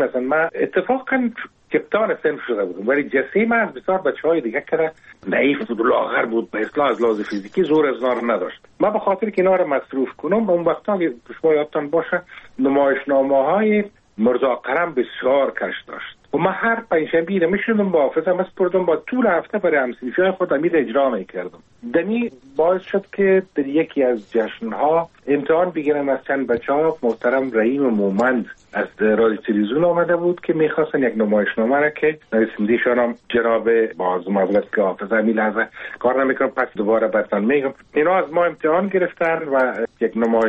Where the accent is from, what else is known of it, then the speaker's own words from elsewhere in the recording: Kabul, Afghanistan; ما در کنار کابل نداری زندگی میکردیم و پیدا شده بودم